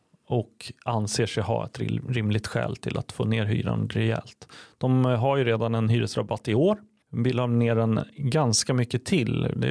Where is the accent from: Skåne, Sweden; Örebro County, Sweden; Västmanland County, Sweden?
Örebro County, Sweden; Örebro; Det är klart att man som örebroare